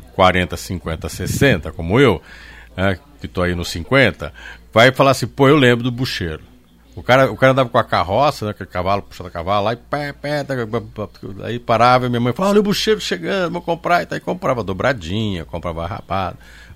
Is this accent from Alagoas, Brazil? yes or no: no; Maringá, Paraná, Brazil; a gente é bem paulista, né? Quando eu era novo, aqui em Maringá, não vou colocar quanto tempo isso, né? Já faz algumas boas décadas